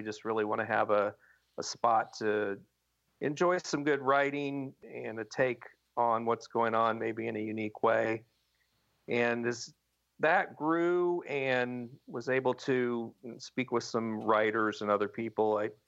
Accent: El Dorado, Kansas, United States; I grew up in Kansas in a little town called El Dorado, and I was a library kid.

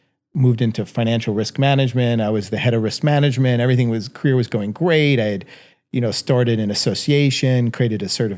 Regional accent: New York, United States; I grew up in New York

